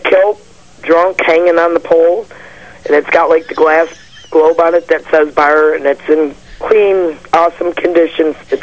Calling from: Oakland, California, United States; calling from Oakland.

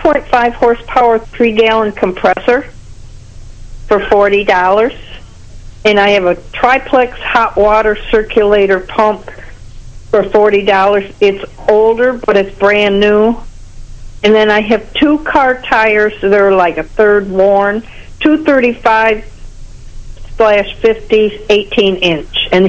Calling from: Bath, New York, United States; I'm calling in from Bath.

